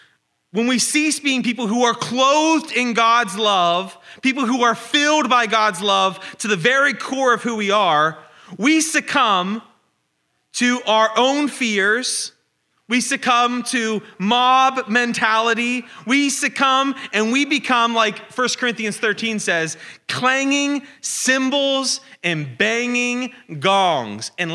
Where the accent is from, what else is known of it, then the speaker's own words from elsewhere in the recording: Pennsylvania, United States; I'm from Pennsylvania, and we don't say that where I'm from, and I definitely didn't understand what it meant.